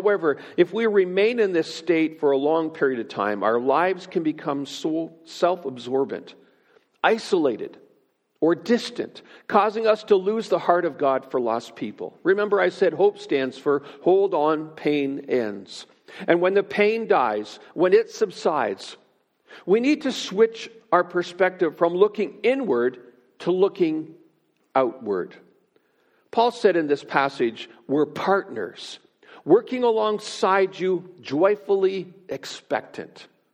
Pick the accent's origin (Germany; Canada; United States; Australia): Canada; Ontario; Now, I'm from Ontario.